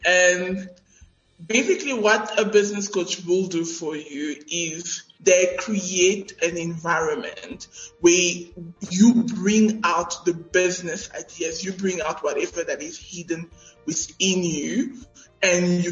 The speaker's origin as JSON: {"language": "English", "country": "South Africa"}